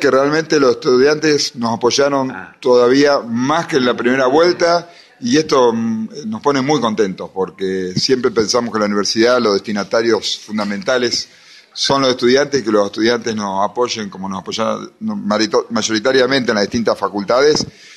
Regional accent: General Pico, La Pampa, Argentina; No soy de Santa Rosa, pero soy pampeano.

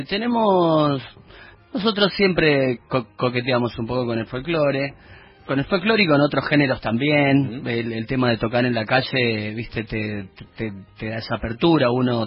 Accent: Chaco, Argentina; Yo soy chaqueño acá, como el amigo, claro, Marcelo, y entonces ahí yo tuve escuelita, bailé, canté.

